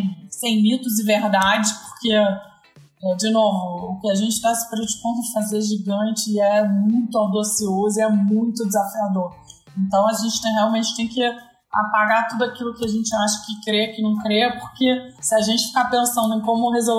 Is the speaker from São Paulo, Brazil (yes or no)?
no; Rio de Janeiro, Brazil; Óbvio, sou carioca, mas eu não moro no Rio, ela mora.